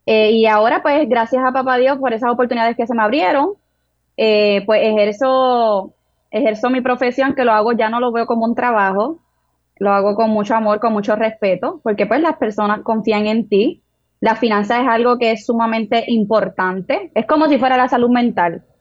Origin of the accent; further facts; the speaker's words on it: Arecibo, Puerto Rico; Sí, soy de Arecibo.